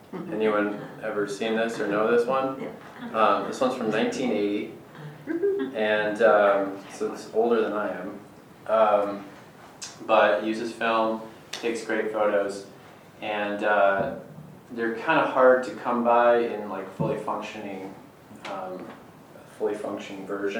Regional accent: California, United States; You know, I'm from California where it's legal, so cool interaction.

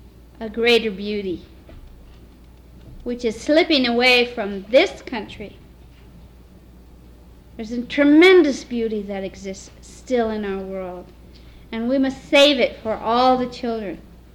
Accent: India; As an Indian woman, as a Lutheran woman, as a non-Indian woman

